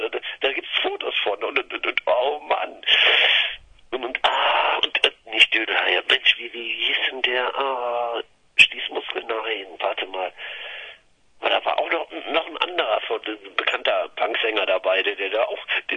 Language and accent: German; Cologne, North Rhine-Westphalia, Germany; ich bin ja Kölner.